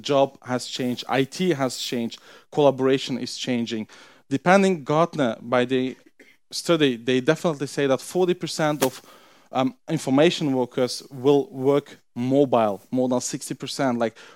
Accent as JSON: {"language": "English", "country": "Belgium", "second_language": "English", "said": "That is something like, I'm from Belgium, I want to read my mails and respond to my mails from here."}